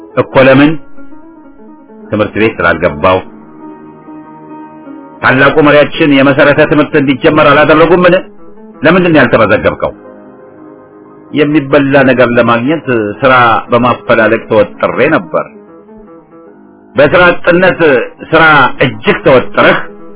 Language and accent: Amharic; Amhara, Ethiopia; እኔ ከወሎ የመጣሁት አሁን የተጠቀሰው ድርቅ ከመምጣቱ ረጅም ጊዜ በፊት ነው